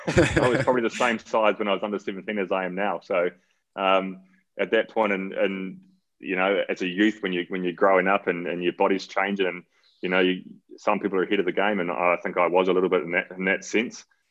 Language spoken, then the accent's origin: English; Rotorua, Bay of Plenty, New Zealand; growing up in Rotorua, which is sort of world renowned for mountain biking